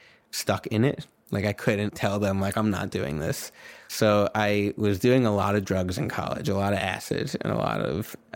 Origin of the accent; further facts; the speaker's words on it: New York, United States; no, but I'm from New York, and I want to do this.